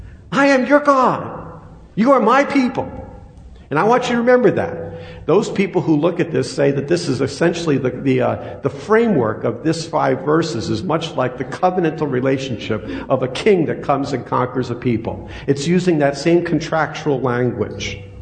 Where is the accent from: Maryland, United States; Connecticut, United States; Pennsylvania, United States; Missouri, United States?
Connecticut, United States; Mystic; For example, I'm from Mystic.